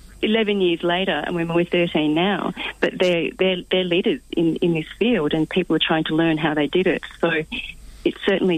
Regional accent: Melbourne, Victoria, Australia; I'm an old Melbourne girl. I grew up in Circus Oz.

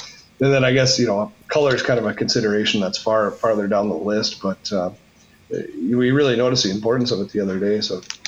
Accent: Two Harbors, Minnesota, United States; and then in the spring, I do the North Shore, where I grew up in Two Harbors.

